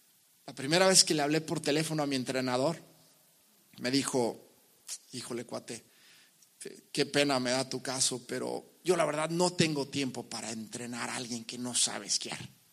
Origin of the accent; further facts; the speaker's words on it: Mexico; También está el hecho de que soy mexicano. Que México no tiene deportes de invierno.